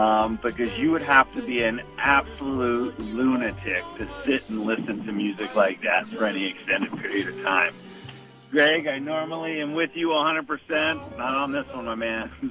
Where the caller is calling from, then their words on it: Chicago, Illinois, United States; I'm calling from Chicago, Illinois.